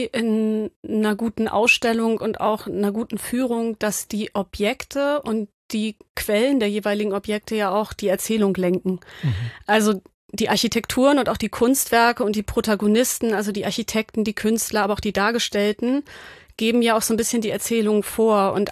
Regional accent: Hamburg, Germany; Also ich bin Hamburgerin

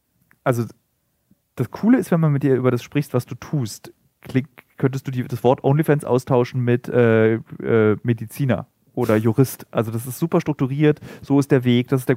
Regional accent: Berlin, Germany; Das möchte ich als Berliner auch nochmal sagen.

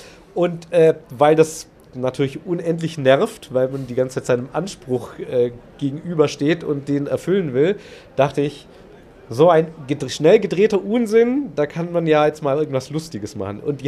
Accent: Albstadt, Baden-Württemberg, Germany; now in Ulm, Germany; Ich komme eigentlich aus Albstadt.

